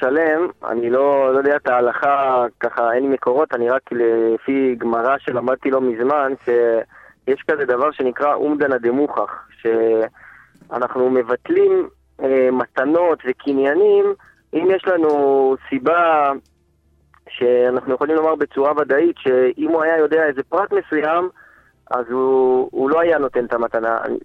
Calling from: Tel Aviv, Tel Aviv District, Israel; אני מתל אביב.

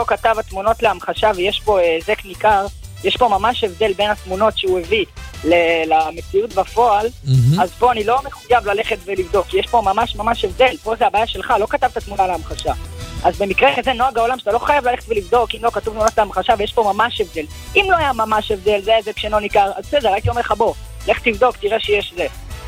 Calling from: Elad, Central District, Israel; אני מאלעד.

